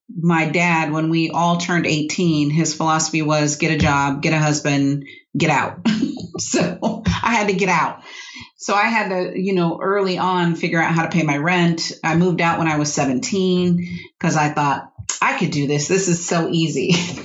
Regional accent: San Diego, California, United States; I grew up in California, in San Diego.

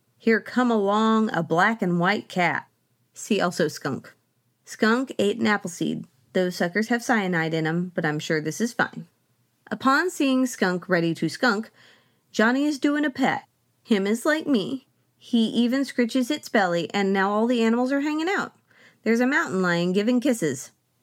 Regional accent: Oklahoma, United States; As I've mentioned a few times, I grew up in Oklahoma on the land of the Ponca tribe

